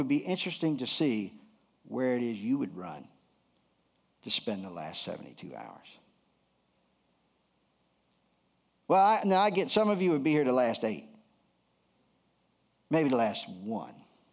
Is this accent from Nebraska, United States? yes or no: no; Delaware, United States; I thought I was from the South, honestly. I was Sussex County, Delaware, and found out I was Yankee, and it, like, wrecked my world, man.